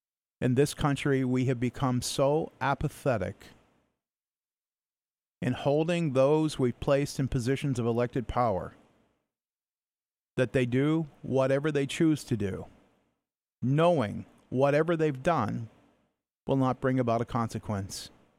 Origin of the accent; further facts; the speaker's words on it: Florida, United States; born there; I was born in Florida.